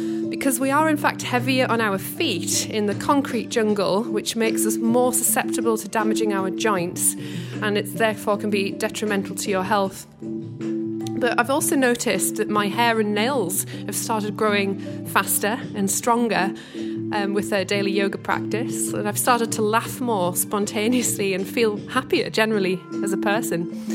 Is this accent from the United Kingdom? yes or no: yes; Weardale, North East England, United Kingdom; now in Tokyo, Japan; I moved from Weardale to Tokyo over 3 years ago now